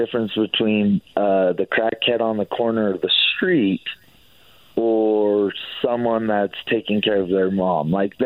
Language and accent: English; Utah, United States; No, I'm actually Mormon from Utah, so...